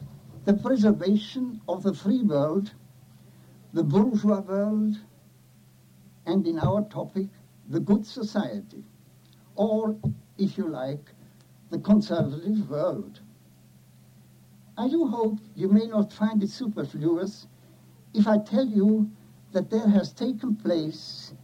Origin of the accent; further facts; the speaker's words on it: Zurich, Switzerland; another but less desired Russian refugee in my hometown of Zurich